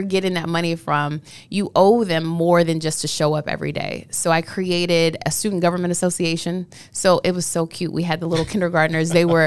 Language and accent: English; St. Louis, Missouri, United States; And I'm from St. Louis, so, you know, the show me state, Missouri.